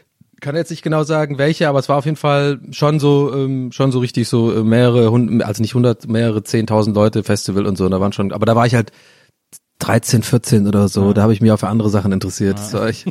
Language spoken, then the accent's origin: German; Dublin, Leinster, Ireland; now in Germany; Also zumindest da, wo ich aufgewachsen bin, in Dublin, da so in der Gegend.